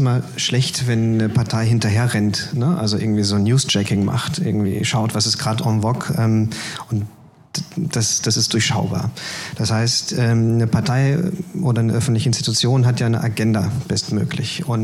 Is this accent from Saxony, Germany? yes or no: no; North Rhine-Westphalia, Germany; Ich komme aus dem Ruhrpott, da hat keine Stadt Geld.